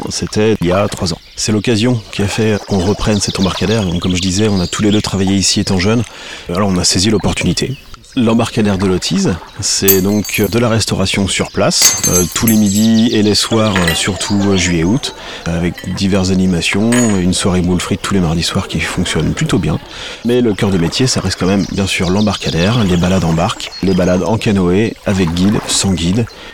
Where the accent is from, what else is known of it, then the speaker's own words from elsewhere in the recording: Lié, France; On est tous les deux originaires du village de Lié, juste à côté. On a grandi ici, dans le Marais.